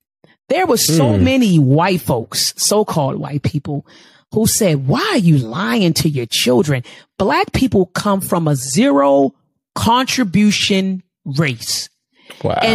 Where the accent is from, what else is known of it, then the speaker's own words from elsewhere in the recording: Baltimore County, Maryland, United States; born and raised in Baltimore, actually Baltimore County, born and raised in Baltimore County.